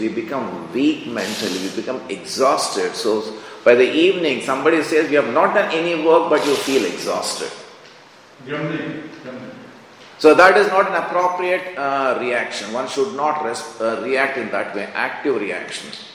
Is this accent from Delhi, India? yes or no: no; Hyderabad, Telangana, India; as a child, I come from Hyderabad, and it is more than half of Hyderabad is from Urdu speaking community.